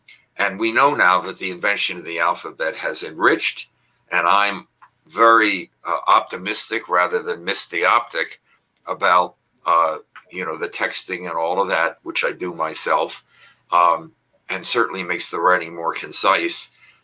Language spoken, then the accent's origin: English; Philadelphia, Pennsylvania, United States; What inspired me with my own teachers growing up in Philadelphia, public school system